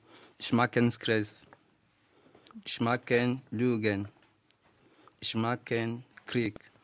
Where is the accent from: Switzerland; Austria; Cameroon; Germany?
Cameroon; Ich bin 20 Jahre alt. Ich komme aus Kamerun. Ich bin Rastaman.